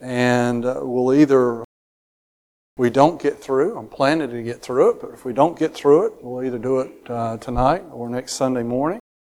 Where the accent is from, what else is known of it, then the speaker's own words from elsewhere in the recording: the South, United States; I love the word reckon. I use that word a lot growing up in the South.